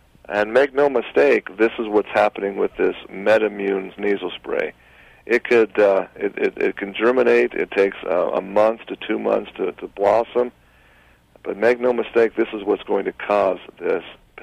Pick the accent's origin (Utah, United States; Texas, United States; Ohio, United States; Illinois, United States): Utah, United States; I've demanded in my home state of Utah, the health department